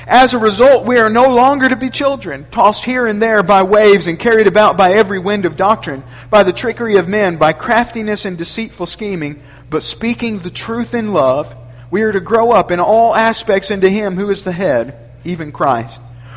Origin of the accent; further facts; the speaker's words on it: Memphis, Tennessee, United States; I was born and raised in Memphis, and many of y'all were born and raised around here.